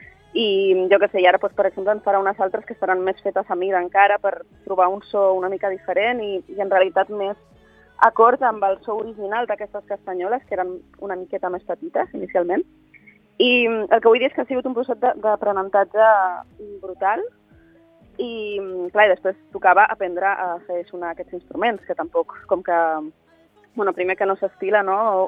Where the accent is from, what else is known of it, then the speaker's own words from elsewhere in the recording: Ibiza, Balearic Islands, Spain; com a eivissenca, doncs és un honor poder-li donar un espai